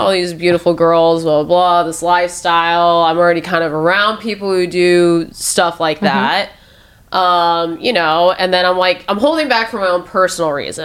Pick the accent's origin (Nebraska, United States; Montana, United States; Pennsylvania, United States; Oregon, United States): Nebraska, United States; Omaha; now in Los Angeles, United States; I'm from Omaha, Nebraska originally.